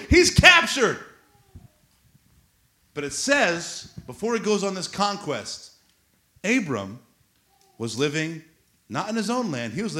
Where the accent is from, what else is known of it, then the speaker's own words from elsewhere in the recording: Illinois, United States; I'm from Illinois, you're right.